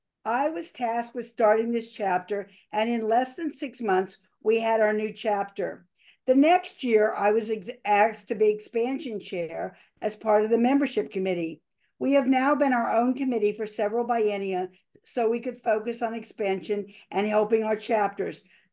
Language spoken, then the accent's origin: English; California, United States; Hi there. … from California.